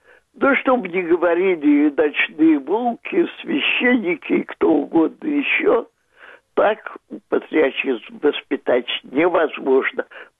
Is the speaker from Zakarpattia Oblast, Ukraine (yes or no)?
no; Crimea, Ukraine; я сама родом из Крыма, Крым я люблю как свою малую родину.